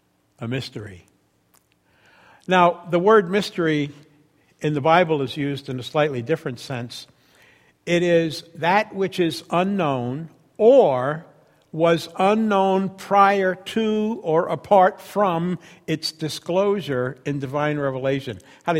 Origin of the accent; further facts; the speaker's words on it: New York, United States; accent: New York; also born or lived in Florida; In 1962, my family moved from New York, you can hear my accent, to Florida.